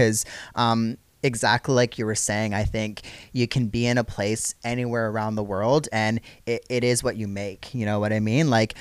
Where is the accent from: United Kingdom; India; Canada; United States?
Canada; now in Adelaide, Australia; I'm from Canada. I moved here actually through COVID.